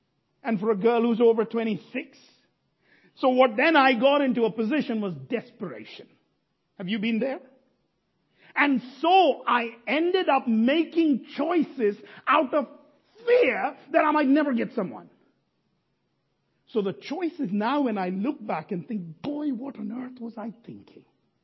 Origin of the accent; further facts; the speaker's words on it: India; Think of, I'm an Indian man, and by 30 you should get married as a boy.